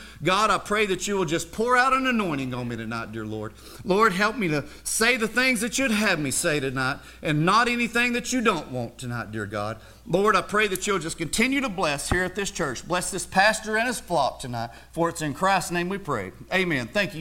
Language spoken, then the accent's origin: English; Bucks Pocket, Tennessee, United States; listen, I'm from Bucks Pocket, Tennessee. Anybody ever heard of Bucks Pocket, Tennessee?